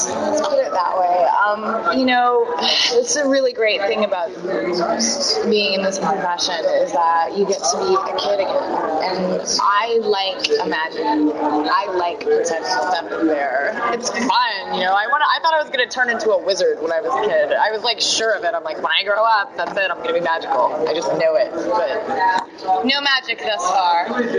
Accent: Newfoundland and Labrador, Canada; But I mean, I'm from Newfoundland.

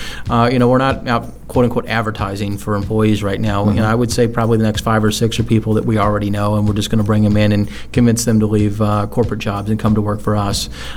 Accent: Louisville, Kentucky, United States; I picked it because it was my hometown.

